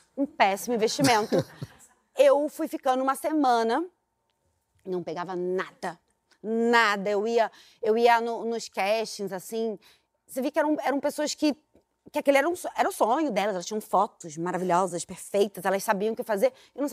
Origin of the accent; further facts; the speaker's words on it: São Gonçalo, Rio de Janeiro, Brazil; eu sou de São Gonçalo, nasci, cresci em São Gonçalo.